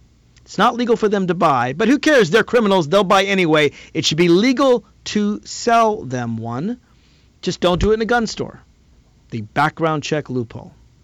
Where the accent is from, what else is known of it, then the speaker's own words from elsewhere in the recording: Alexandria, Virginia, United States; I'm proud of my hometown, my city of Alexandria.